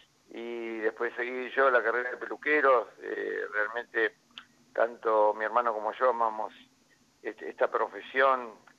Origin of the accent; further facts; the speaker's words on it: El Carril, Buenos Aires, Argentina; also born or lived in Lobos; Nací en Lobos, y mi vieja me fue a tener ahí porque éramos de un pueblito del Carril, partido de Saladillo, donde no teníamos energía y no había hospitales, no había nada.